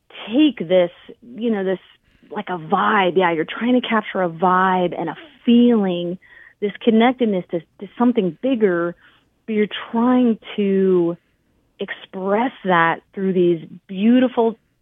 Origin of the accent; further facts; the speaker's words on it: North Carolina, United States; moved away as an adult; now in West Coast, United States; for myself, like I'm from North Carolina, which, in the States, you know, that's the South.